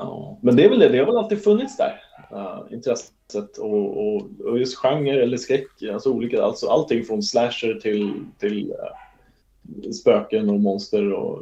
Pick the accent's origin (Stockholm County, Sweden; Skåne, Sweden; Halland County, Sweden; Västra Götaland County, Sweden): Stockholm County, Sweden; Huddinge; now in Värmdö, Sweden; Jag är uppvuxen i Huddinge men bor just nu ute på Värmdö sedan 2011.